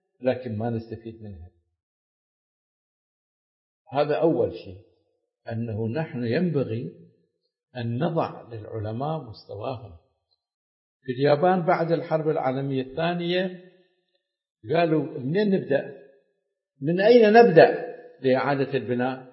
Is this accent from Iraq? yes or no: yes; Iraq; آلاف الخبراء في الصناعة عندنا في العراق